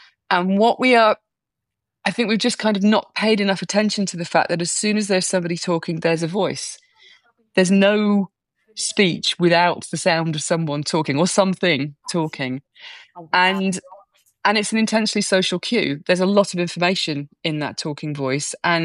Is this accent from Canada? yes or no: no; the north of England, United Kingdom; now in London, United Kingdom; So I come from the north of England. And when I go back to the north of England, my accent changes completely